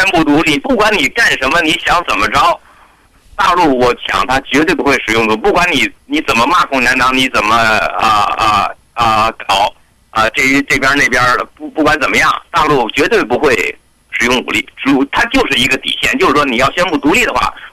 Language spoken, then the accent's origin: Chinese; China; 作为我是大陆人来的